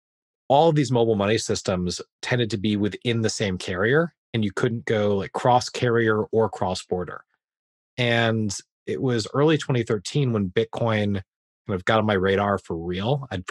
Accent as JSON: {"language": "English", "region": "Massachusetts", "country": "United States", "tie": "born or raised there", "also_born_or_lived": "New York", "said": "I grew up in New York in Western Massachusetts, did Pomona College for undergrad, studied psychology, and then ended up moving to Washington, D.C."}